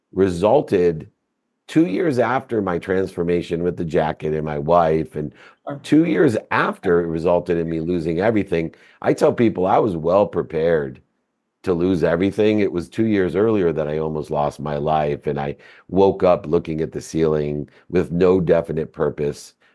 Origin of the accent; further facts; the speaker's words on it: Akron, Ohio, United States; born there; So as you mentioned, I was born in Akron, Ohio.